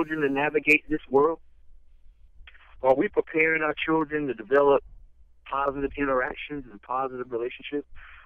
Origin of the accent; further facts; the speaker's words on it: the South, United States; I grew up in the South. I didn't grow up. We didn't go to the doctor. Grandma fixed it.